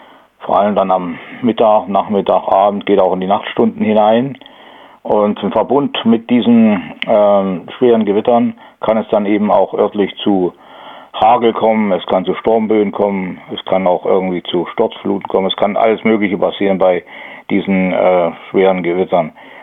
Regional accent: Northern Germany, Germany; das wettern wir ab, wie als Norddeutsche.

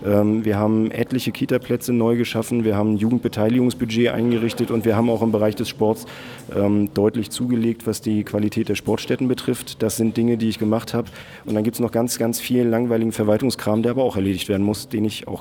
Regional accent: Rostock, Mecklenburg-Vorpommern, Germany; Zum einen bin ich echter Rostocker und liebe diese Stadt so abgöttisch

